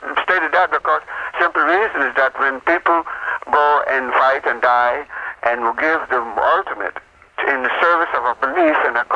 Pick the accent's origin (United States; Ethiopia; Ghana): Ethiopia; Ethiopia.